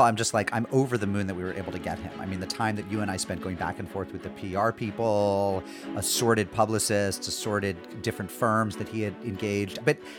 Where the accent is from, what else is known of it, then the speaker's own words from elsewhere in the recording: Indiana, United States; moved away; I was raised in Indiana in an interfaith home with a Catholic-turned-Buddhist father and a Jewish-turned-tarot-reading mother.